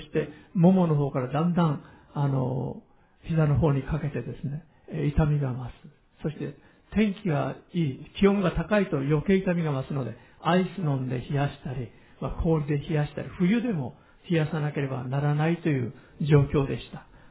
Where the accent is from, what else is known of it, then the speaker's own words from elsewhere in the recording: Hiroshima, Japan; 先週広島に帰ってきまして、水曜日の夜は、私の、故郷の、私の田舎のすぐ近くの三好市というところにあります